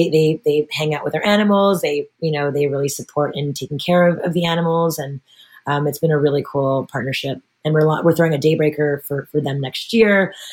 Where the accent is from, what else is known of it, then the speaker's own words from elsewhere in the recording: New York, United States; I'm a New Yorker forever. I love New York. I'm a soldier for the city.